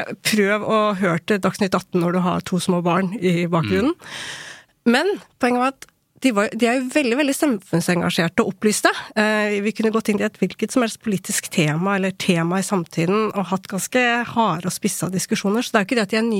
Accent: Ilseng, Innlandet, Norway; also born or lived in South Korea; jeg er adoptert fra Sør-Korea, og vokste opp på Ilseng

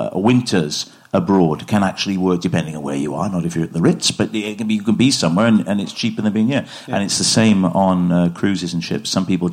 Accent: Port Talbot, Wales, United Kingdom; I grew up in Port Talbot

